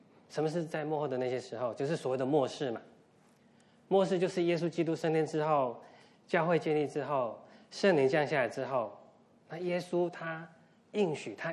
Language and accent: Chinese; central Taiwan, Taiwan; now in United States; 从我从台湾来哦，在台湾中部一个乡下的地方哦，一个我记得我小时候还穿开裆裤哈，一个小男孩，然后现在住在美国，住在北卡，应该算是一个很好的地方。